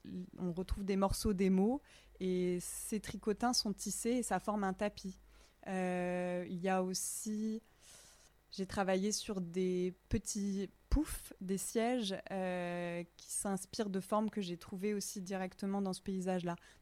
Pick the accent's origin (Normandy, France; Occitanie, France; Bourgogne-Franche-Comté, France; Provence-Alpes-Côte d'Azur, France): Bourgogne-Franche-Comté, France; de mon enfance en Bourgogne